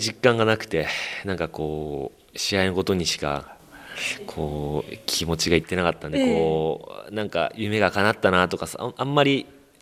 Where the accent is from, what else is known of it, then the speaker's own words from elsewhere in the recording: Fujisawa, Kanagawa, Japan; 藤沢で育ちました。